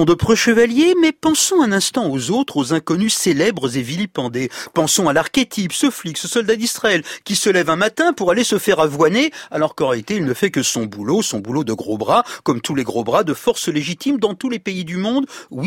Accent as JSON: {"language": "French", "country": "France", "said": "nous sommes français, puissance chrétienne"}